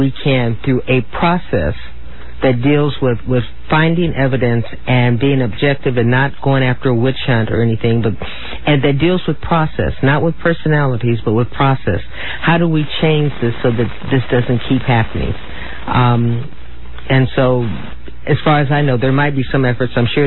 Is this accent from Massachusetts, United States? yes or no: no; California, United States; I know I'm from California, and I know California even passed the law regarding medical marijuana